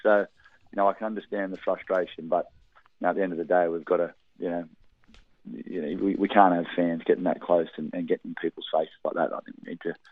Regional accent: Australia; You know, as an Australian, I love supporting any Australian team.

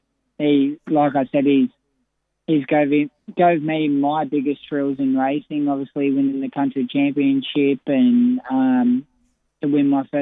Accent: Grafton, New South Wales, Australia; now in Port Macquarie, Australia; Grafton's my hometown. I love getting back there every year. Obviously, I live in Port Macquarie now, but you cannot beat the Grafton Carnival, obviously.

